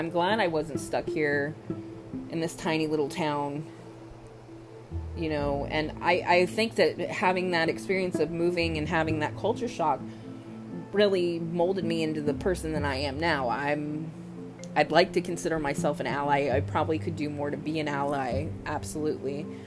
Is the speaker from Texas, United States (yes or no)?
yes; Austin, Texas, United States; I'm from Austin, or the Austin area.